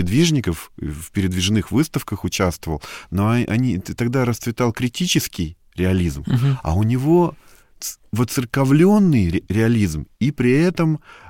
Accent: Siberia, Russia; born there; now in Moscow, Russia; Я сибиряк по рождению. Я себя не воспринимаю в Москве сибиряком, конечно.

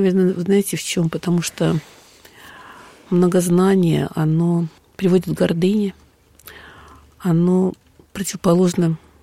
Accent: Moscow, Russia; я москвичка, приехала

